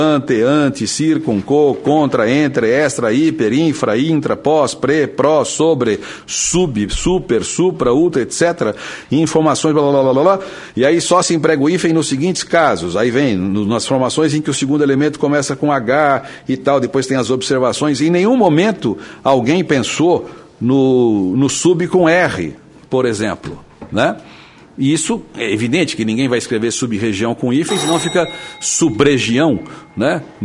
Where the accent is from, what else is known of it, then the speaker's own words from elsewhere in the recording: Guaratinguetá, São Paulo, Brazil; born there; eu vou vender picolé lá em Guaratinguetá, onde eu nasci, né?